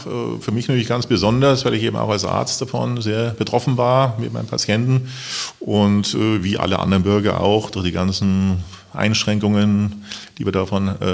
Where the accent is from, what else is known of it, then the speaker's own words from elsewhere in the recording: Regensburg, Bavaria, Germany; moved away as an adult; also born or lived in Munich; now in Wiesbaden, Germany; Ja, ich stamme aus Regensburg, also Bayern. Bin dort aufgewachsen und dort die ersten Semester studiert und dann nach München gewechselt. Dort fertig studiert und noch die ersten Berufsjahre verbracht. Und jetzt, wie ich eben schon erwähnt hatte, seit 1988 hier in Wiesbaden.